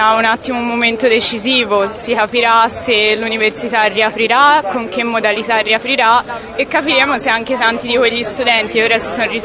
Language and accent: Italian; Florence, Tuscany, Italy; No, io sono di Firenze.